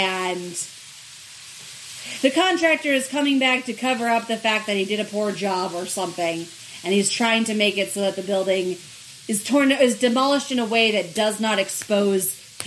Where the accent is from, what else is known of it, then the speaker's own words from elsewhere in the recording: New York City, New York, United States; I'm from the Upper West Side.